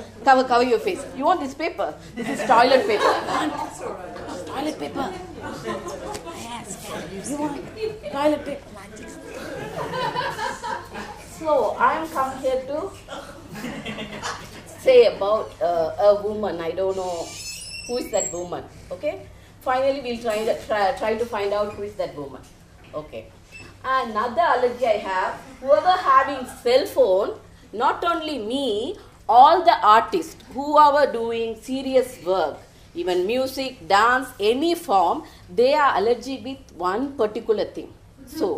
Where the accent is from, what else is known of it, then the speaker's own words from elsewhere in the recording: Tamil Nadu, India; Okay, I'm coming from Tamil Nadu, so I'll speak Tanglish, okay?